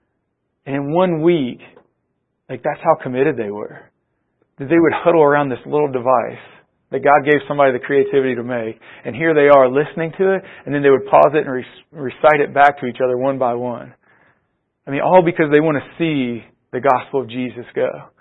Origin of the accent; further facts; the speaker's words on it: Georgia, United States; And so like I grew up in Georgia, and so going back home